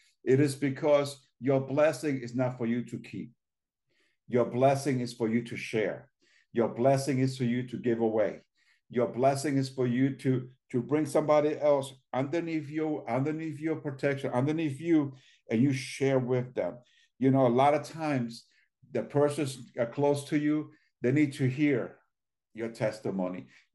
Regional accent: New York City, New York, United States; And like I said, even when I was young, growing up in New York, and I used to go to just to go to the corner store, I had to have eyes behind my back

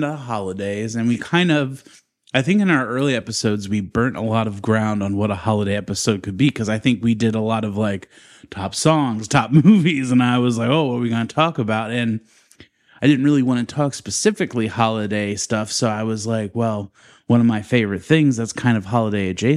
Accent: Northeast, United States; because I'm from the Northeast originally, and I'm pretty sure Pepsi is Pennsylvania, up north area in that way.

